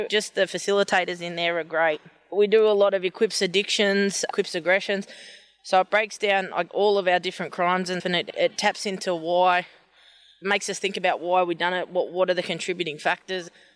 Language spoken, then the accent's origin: English; Wellington, New South Wales, Australia; also born or lived in Sydney; Born and bred in Wellington, but lived a life in Sydney. From the Wiradjuri tribe. My mum's a Wirram Wirram woman and my dad's a Tabagar man.